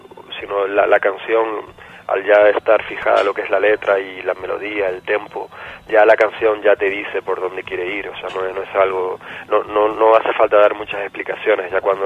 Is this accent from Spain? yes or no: yes; Tenerife, Canary Islands, Spain; now in Gran Canaria, Spain; Yo actualmente resido en la isla de Gran Canaria, aunque soy natural de Tenerife.